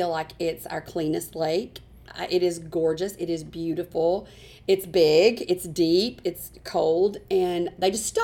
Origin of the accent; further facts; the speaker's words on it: Tennessee, United States; You know, I'm 13 hours away from home and somebody's guessing that I'm from Tennessee.